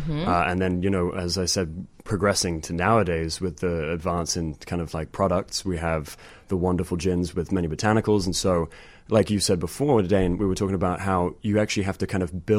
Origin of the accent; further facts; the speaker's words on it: England, United Kingdom; I mean, I'm English